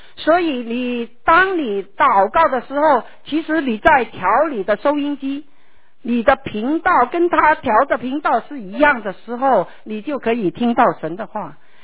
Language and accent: Chinese; Guangdong, China; 我们广东人的倾诉就是倾诉